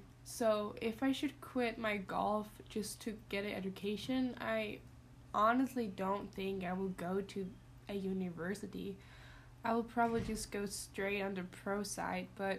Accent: Denmark; English is a second language; now in United States; I mean, I'm from Denmark, and the United States is definitely something different

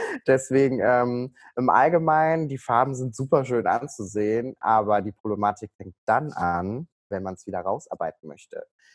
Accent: Cologne, North Rhine-Westphalia, Germany; ich bin 26 Jahre alt, ich komme aus Köln

